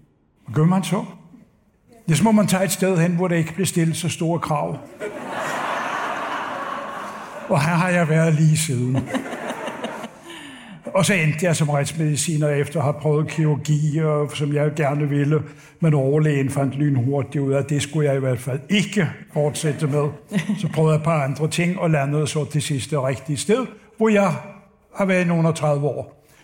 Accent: Oslo, Norway; Nej, jeg er født og vokset op i Oslo.

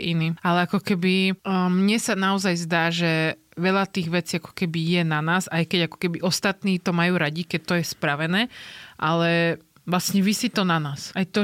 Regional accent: Žilina, Žilina Region, Slovakia; A je len náhoda, že som zo Žiliny.

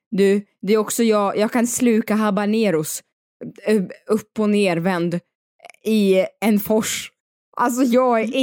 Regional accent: Dalarna County, Sweden; now in Stockholm, Sweden; för att jag kommer också från Dalarna där man har... Du vet, man ändå så här, går man på gatan så säger man hej, hej.

